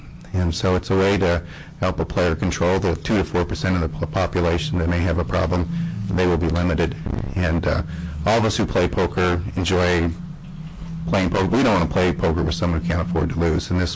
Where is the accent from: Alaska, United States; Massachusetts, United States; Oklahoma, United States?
Alaska, United States; Houston; I'm from Houston, Alaska